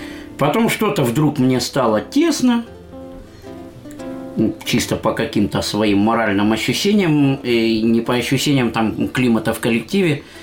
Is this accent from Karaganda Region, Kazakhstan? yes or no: yes; Karaganda, Karaganda Region, Kazakhstan; Сам я родился в Караганде, там очень долго жил, там получил какое-никакое образование, как смог.